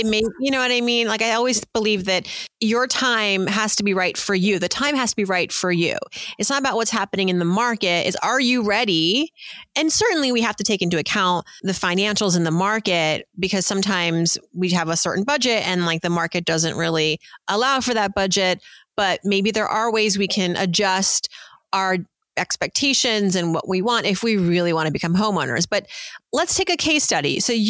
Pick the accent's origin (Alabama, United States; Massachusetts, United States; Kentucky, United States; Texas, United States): Massachusetts, United States; Worcester; mentioned you're living in Worcester now, which, by the way, is where I was born. I didn't have a choice growing up in Worcester.